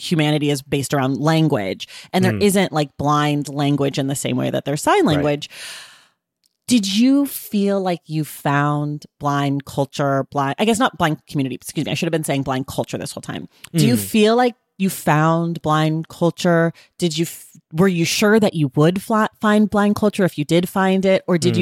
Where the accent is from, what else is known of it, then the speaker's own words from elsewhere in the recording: Oakland, California, United States; because I'm from Oakland, California